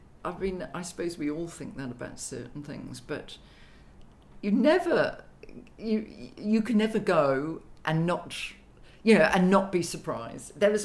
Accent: England, United Kingdom; growing up in England, I think I've got a real affinity for a lot of the English playwrights

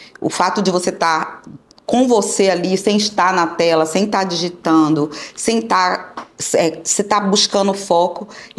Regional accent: Bahia, Brazil; Eu nasci no Bonfim, da Cidade Baixa, fui criada no Bonfim.

